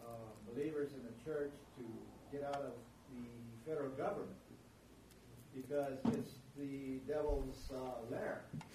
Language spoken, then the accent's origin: English; United States; I'm a native from the Navajo Nation and been in the city since 1968.